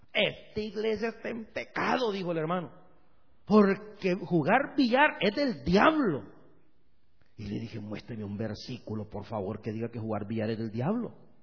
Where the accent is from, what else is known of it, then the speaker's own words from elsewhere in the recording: El Salvador; moved away; en mi país, en El Salvador, quiero hablar de mi país.